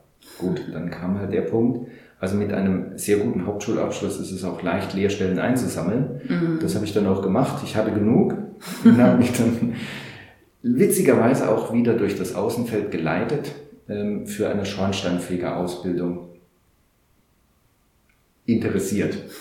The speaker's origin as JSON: {"language": "German", "region": "Saarland", "country": "Germany", "said": "also ich hatte hier bei uns im Saarland gibt es sehr viel Hütten- und Bergbauindustrie"}